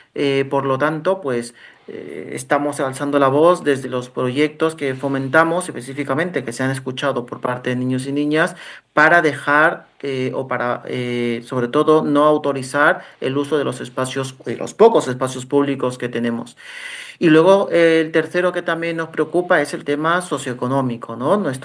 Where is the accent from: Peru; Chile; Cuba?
Peru; yo soy peruano, y en mi país